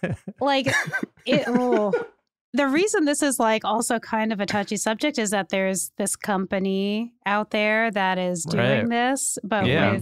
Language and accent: English; California, United States; You know, I was from California.